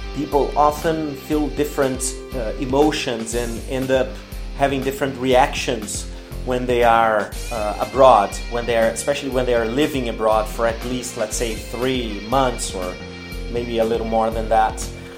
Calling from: Porto Alegre, Rio Grande do Sul, Brazil; English is a second language

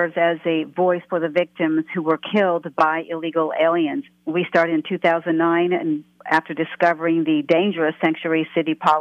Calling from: Washington, District of Columbia, United States; Hi, Kevin. I'm in Washington, D.C. right now.

